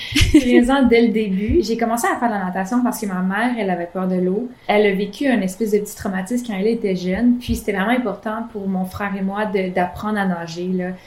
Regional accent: Pont-Rouge, Quebec, Canada; avant l'âge de 14 ans, je m'entraînais une fois semaine dans mon club de ma ville natale, à Pont-Rouge.

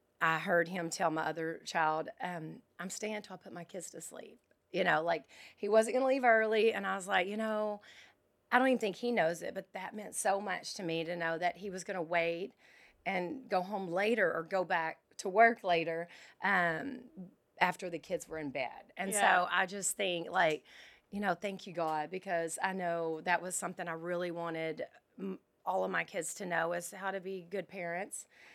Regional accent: Troup, Texas, United States; Troop, yes. I grew up, it had a little over 1,000 people.

